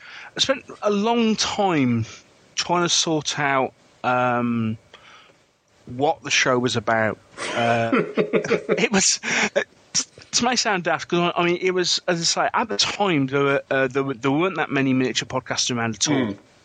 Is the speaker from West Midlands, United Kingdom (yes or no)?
yes; Birmingham, West Midlands, United Kingdom; accent: Midlands; I'm actually from Birmingham.